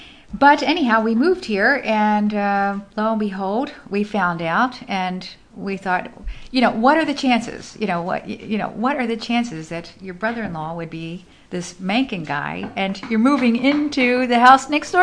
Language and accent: English; Philadelphia, Pennsylvania, United States; And as I am from Philadelphia, where museums are sacred places